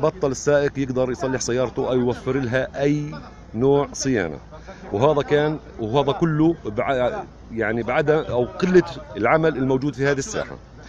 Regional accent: Palestine; أنا مواطن ابن فلسطين، ابن هذا الشعب

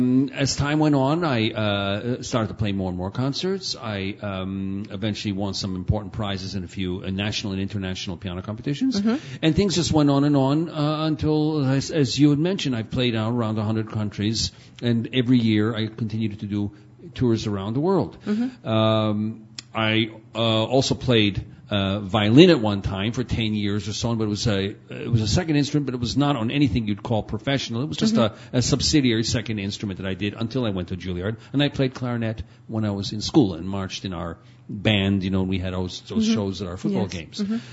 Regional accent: United States; born there; had to remain in America. And that's why I was already born there. So I'm only as first generation as an American.

